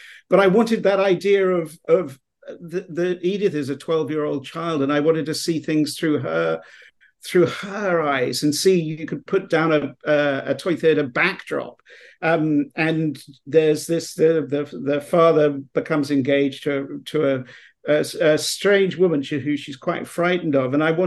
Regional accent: England, United Kingdom; growing up in England

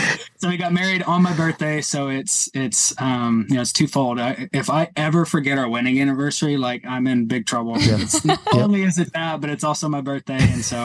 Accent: Houston, Texas, United States; And we are from Houston, Texas. We have two little ones.

